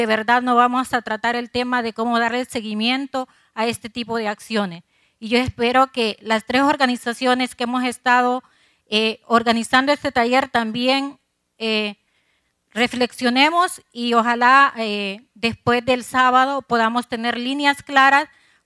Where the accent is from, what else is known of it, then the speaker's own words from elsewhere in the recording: Honduras; para nosotros como hondureños, este tema es un tema muy importante